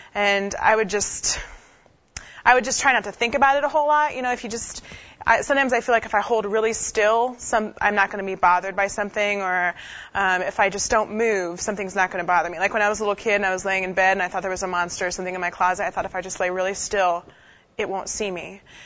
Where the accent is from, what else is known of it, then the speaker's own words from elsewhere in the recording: Ohio, United States; I was born and raised in Ohio, and I was not raised in a Southern Baptist church.